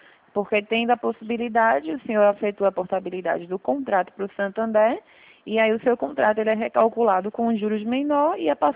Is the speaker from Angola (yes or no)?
no; Recife, Pernambuco, Brazil; Nós somos de Recife.